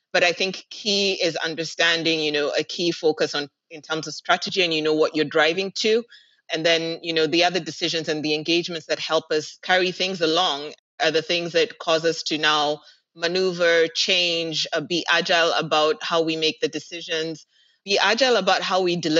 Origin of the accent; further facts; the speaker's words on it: Kenya; now in Dubai, United Arab Emirates; No. I'm actually Kenyan in terms of where home is.